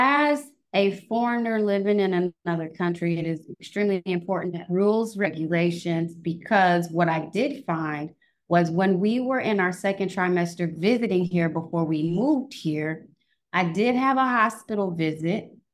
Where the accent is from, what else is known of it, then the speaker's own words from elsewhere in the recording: California, United States; And that bill in a California hospital, which is my home state, cost them around $36,000 to birth that child.